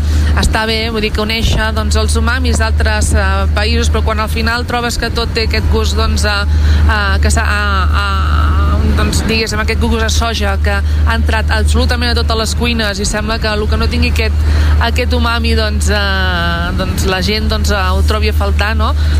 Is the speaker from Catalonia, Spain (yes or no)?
yes; Palau-sator, Catalonia, Spain; a Palau Sator, al meu poble natal.